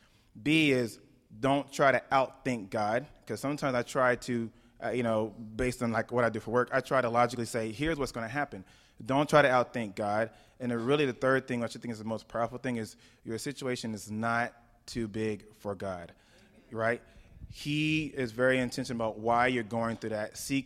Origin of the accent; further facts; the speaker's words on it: Katy, Texas, United States; And I'm like, how does he even know I'm from Katy?